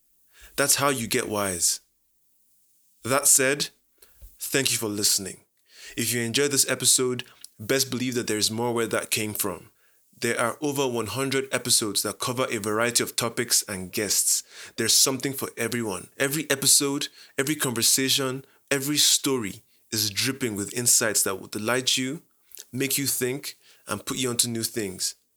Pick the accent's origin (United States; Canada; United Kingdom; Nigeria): Nigeria; Anambra; Enugu State, I'm from Anambra State.